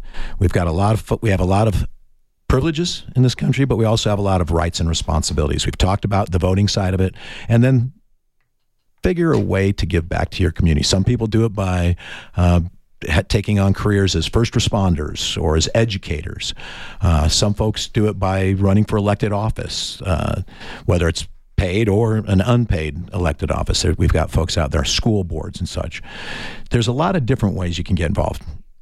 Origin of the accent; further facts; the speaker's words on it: California, United States; moved away as an adult; now in Arizona, United States; I grew up in California until I was 18, an Orange County Republican in California.